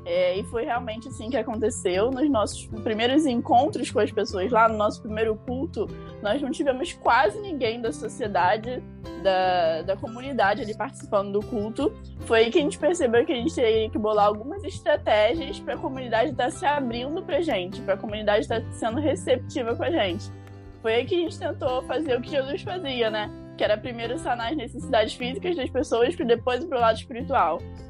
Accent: Rio de Janeiro, Brazil; Até eu, que sou do Rio de Janeiro, 40 graus, levei um susto com o calor daquele lugar.

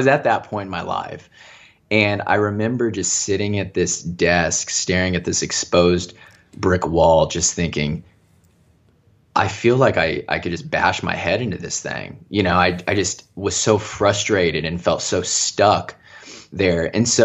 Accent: Indiana, United States; The company I worked for was a super small advertising agency in my hometown of Southern Indiana.

